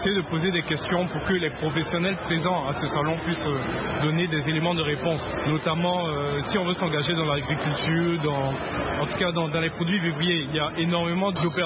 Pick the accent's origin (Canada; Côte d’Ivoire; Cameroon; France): Côte d’Ivoire; C'est vrai qu'on est ivoirien, mais on ne vit pas forcément ici.